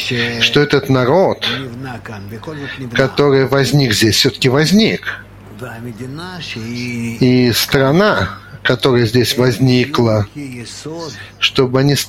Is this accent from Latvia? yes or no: no; Russia; now in Israel; я из России